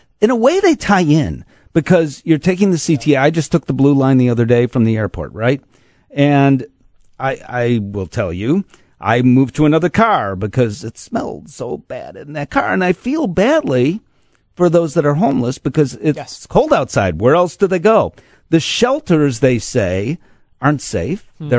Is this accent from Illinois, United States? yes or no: yes; Chicago, Illinois, United States; I'm from Chicago, so I've lived through all the mayors, you know, that we've had in recent memory.